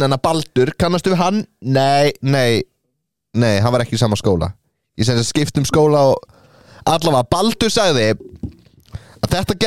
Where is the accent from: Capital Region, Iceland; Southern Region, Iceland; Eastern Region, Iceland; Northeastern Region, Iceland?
Southern Region, Iceland; Vestmannaeyjar; og ég er líka frá Vestmannum.